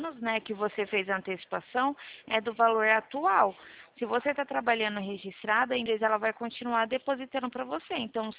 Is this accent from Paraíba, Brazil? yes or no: no; São Paulo, Brazil; Eu sou do estado de São Paulo.